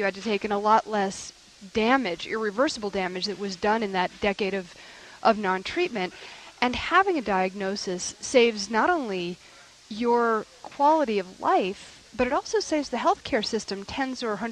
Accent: United States; Well, as an American, I would like to say I think it is an indictment of the U.S. system

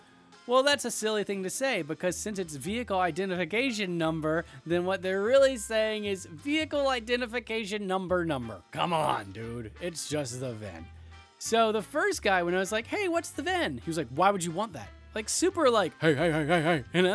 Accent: Georgia, United States; Now, if you don't know it about me, I'm from Georgia.

